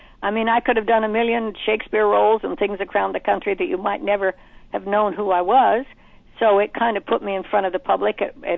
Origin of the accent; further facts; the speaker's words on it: Reno, Nevada, United States; even though I grew up in Reno, Nevada, where there was gambling and prostitution.